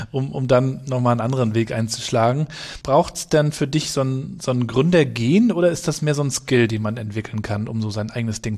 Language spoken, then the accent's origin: German; East Germany, Germany; Ich bin ja auch noch in der DDR aufgewachsen